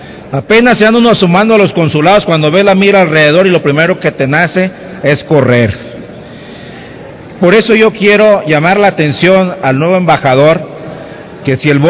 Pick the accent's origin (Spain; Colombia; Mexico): Mexico; now in United States; quienes nos hemos estado allá de ilegales es ir a una oficina y que te reciban como mexicano, te traten como mexicano.